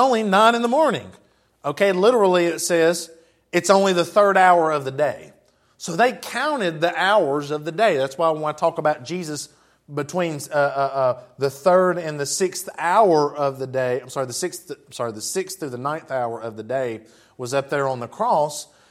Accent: Jackson, United States; I mean, I grew up in Jackson. I got that one, y'all.

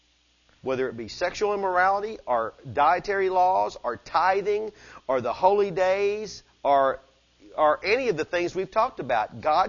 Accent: Tennessee, United States; we're from Tennessee, and we can do all that, but that's just fun, right?

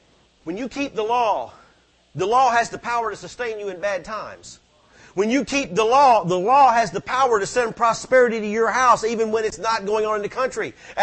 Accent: Florida, United States; Oh yeah, brother, when I grew up in Florida, man, you didn't want Canadian money.

